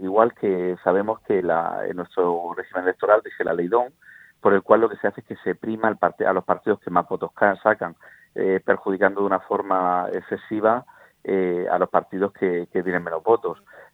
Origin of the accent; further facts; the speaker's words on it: Spain; estuve viendo el debate, como muchos españoles